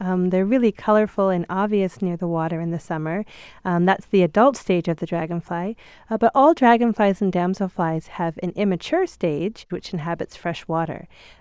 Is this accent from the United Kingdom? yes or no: no; Ontario, Canada; I grew up in Canada, and I was raised mostly by my grandparents, who had a house up in northern Ontario, and we spent most of our time up on a big lake that was full of dragonflies